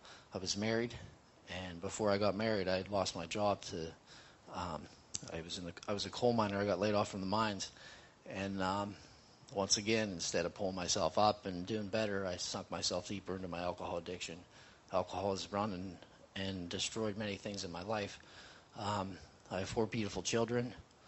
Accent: Pennsylvania, United States; I'm 41 years old, and I'm from Pennsylvania.

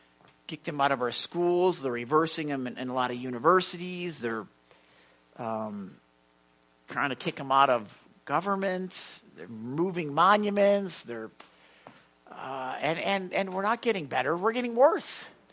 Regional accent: Chicago, Illinois, United States; I'm a Southsider from Chicago, but I like the White Sox and the Cubs.

